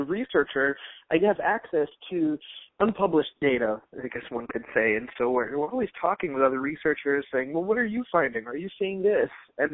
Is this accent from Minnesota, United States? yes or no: no; Connecticut, United States; also born or lived in Manhattan, New York; I was born in Manhattan, and I grew up in Connecticut.